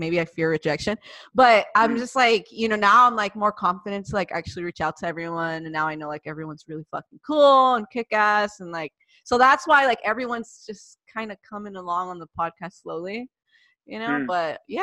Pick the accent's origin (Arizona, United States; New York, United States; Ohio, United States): Arizona, United States; Yeah, because I'm from Arizona.